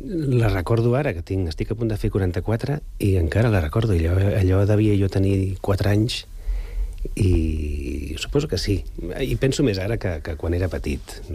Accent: Sant Cugat del Vallès, Catalonia, Spain; Vaig néixer a la Mútua de Terrassa, però... Som d'aquí, la família és d'aquí, de sempre

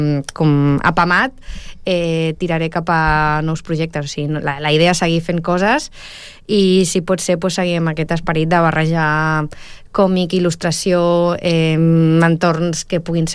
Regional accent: El Prat de Llobregat, Catalonia, Spain; el primer de tot és que jo sóc del Prat, no sóc de Lleida

